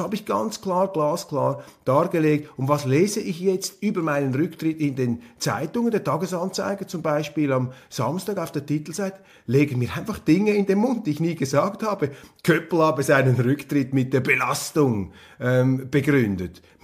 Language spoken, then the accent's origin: German; Switzerland; wenn ich als ausländischer Journalist, als Schweizer Journalist im Ausland dann wiederum außenpolitische Vorgänge kommentiere